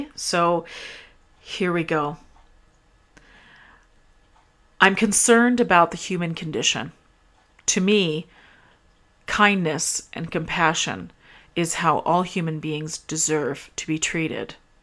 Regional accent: Canada; I'm Canadian, which means it doesn't matter which candidate I would have voted for.

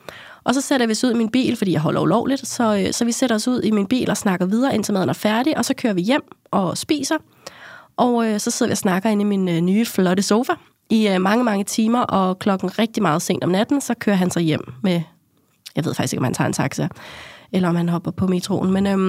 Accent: Frederiksberg, Capital Region of Denmark, Denmark; så begynder jeg at køre hjem af mod min hjemby, altså Frederiksberg.

